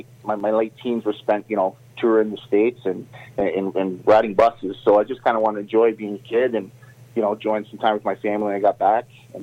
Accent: Canada; especially being a Canadian kid coming from a small town.

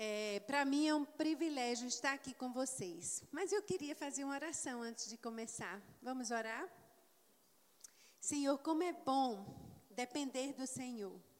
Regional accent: Brazil; Ele é inglês, eu sou brasileira, né?

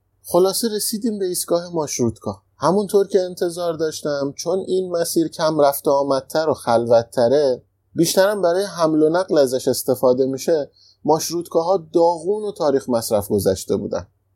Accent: Iran; اینجا خیلی حال میکنن وقتی میفهمن ما از ایران اومدیم

